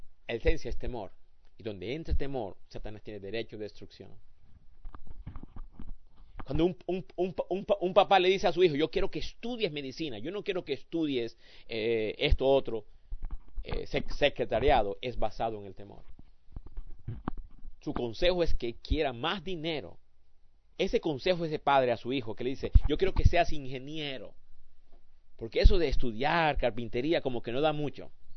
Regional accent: Colombia; moved away; yo soy colombiano, nací en Colombia y por más de 20 años no he vuelto a Colombia.

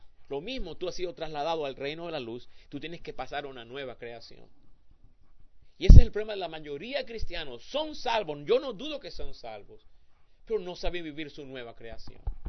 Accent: Colombia; now in United States; nací en Colombia, crecí en Colombia hasta ciertos años, luego vine de joven acá a Estados Unidos.

